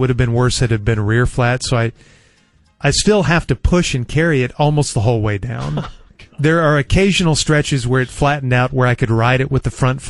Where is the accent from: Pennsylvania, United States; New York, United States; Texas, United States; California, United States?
Texas, United States; Dallas; And I said, no, sir, I'm from Dallas, and I'm lost, and I'm dehydrated.